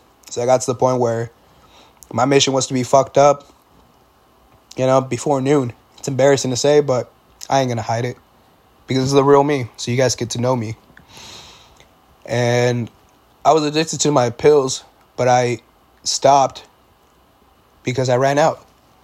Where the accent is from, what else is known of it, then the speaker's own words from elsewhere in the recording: Oceanside, California, United States; So I remember growing up and me being dumb, but me growing up in Oceanside, you know, you smell it here and there at schools and stuff like that.